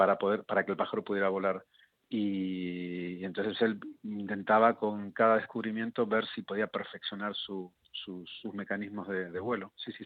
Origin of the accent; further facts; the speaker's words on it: Argentina; yo estudiaba en Buenos Aires, yo soy argentino, estudiaba composición coreográfica